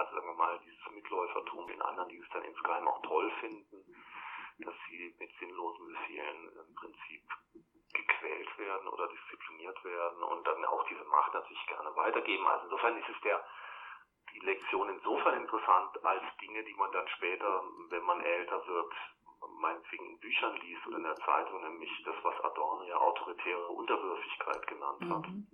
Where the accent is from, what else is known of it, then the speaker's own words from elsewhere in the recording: Karlsruhe, Baden-Württemberg, Germany; ich bin im Südwesten in Deutschland aufgewachsen, in Karlsruhe, und hab die Schulbildung war auf einer europäischen Schule